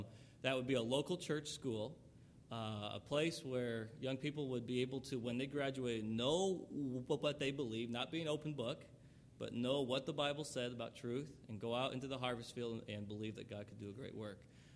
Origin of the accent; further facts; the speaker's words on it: Wisconsin, United States; I'm from Wisconsin, and still am, and that's where they were from when they moved here to Kansas City.